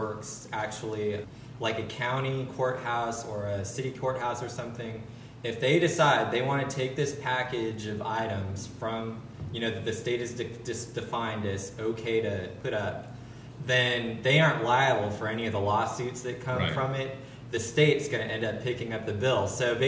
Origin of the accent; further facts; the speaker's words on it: California, United States; and I grew up in California, so maybe I saw it a little bit more than some of the people who grew up in the South.